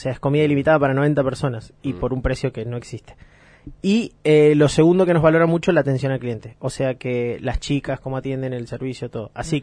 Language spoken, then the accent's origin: Spanish; Fernández Oro, Río Negro, Argentina; also born or lived in La Plata; yo soy de Fernández Oro en realidad, nací en La Plata